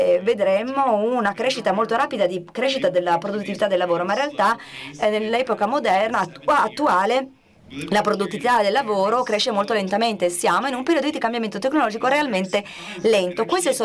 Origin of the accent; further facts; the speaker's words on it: United States; Italian is a second language; Io sono degli Stati Uniti, sono americano